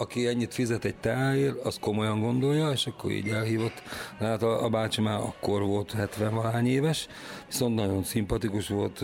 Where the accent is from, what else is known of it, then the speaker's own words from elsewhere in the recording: Makó, Csongrád-Csanád, Hungary; Úgy kezdtük, hogy én makói vagyok.